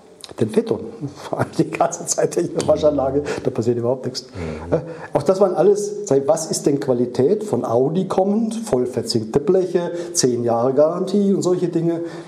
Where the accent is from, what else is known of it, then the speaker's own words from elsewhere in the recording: Rhineland-Palatinate, Germany; moved away; ich komme aus der Pfalz, bin dann nach Norden.